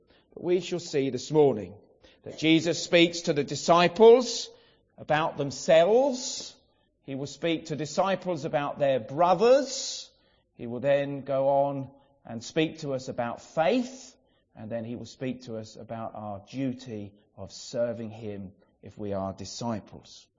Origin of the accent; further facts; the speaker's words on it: Brighton, South East England, United Kingdom; Now, if it was by my standard, growing up in Brighton, and all that that means to teenagers who have no grounding in the church and Sunday school